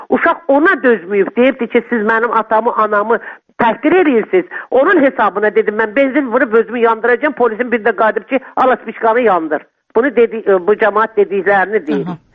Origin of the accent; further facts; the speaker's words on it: Nakhchivan, Azerbaijan; biz hamımız Naxçıvanlıyıq, biz bilirik.